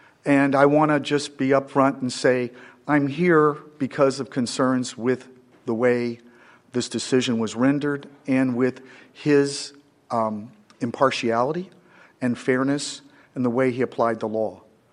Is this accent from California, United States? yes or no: no; Juneau, Alaska, United States; I'm from Juneau, and flew up here with flooding going on right now